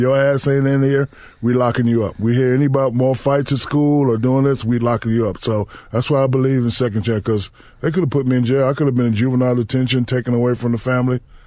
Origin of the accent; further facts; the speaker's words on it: Newark, New Jersey, United States; also born or lived in Hinesville, Georgia / Germany / Texas; hey, I'm from Newark, New Jersey, moved to Hinesville, Georgia, moved to Germany, Texas.